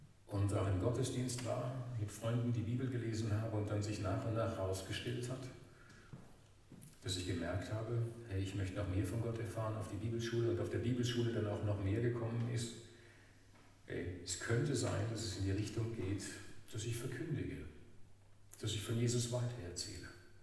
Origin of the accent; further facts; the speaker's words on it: Hesse, Germany; now in Austria; komme jetzt seit 2001 aus Österreich. Vorher bin ich in der Nähe von Kassel aufgewachsen.